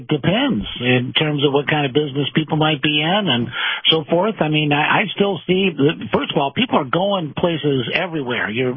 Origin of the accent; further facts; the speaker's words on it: California, United States; Well, you know, I grew up around Disneyland here in Southern California and been going there all my life.